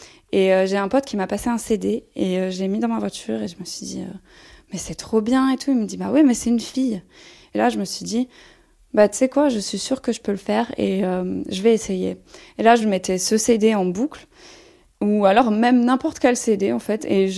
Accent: south of France, France; now in London, United Kingdom; j'ai 35 ans, j'habite à Londres, je viens du sud de la France

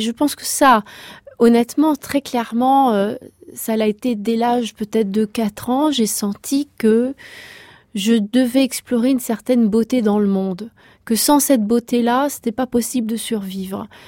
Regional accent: Montargis, Centre-Val de Loire, France; born there; je suis née à Montargis

